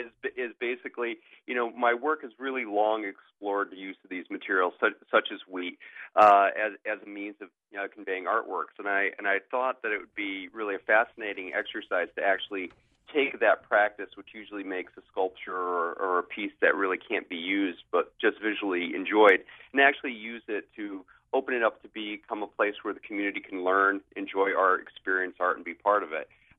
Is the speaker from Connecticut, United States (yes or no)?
yes; Naugatuck, Connecticut, United States; born or raised there